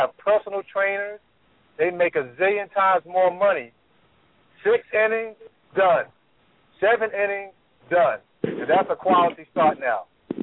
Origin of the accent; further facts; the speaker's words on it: New York, United States; Being that I'm a New Yorker, I know both of these pitchers well.